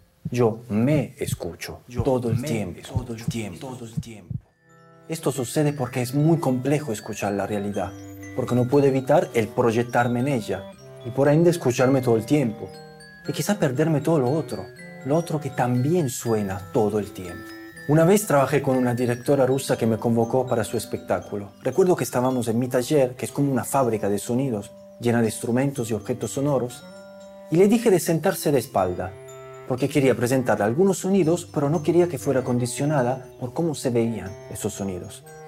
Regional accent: Italy; Spanish is a second language; Yo soy italiano.

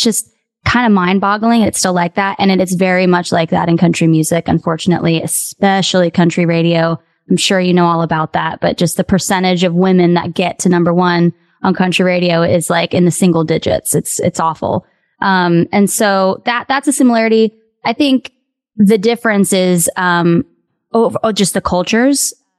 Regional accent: West Palm Beach, Florida, United States; I pivoted to pop punk when it was kind of taking off in my hometown of West Palm.

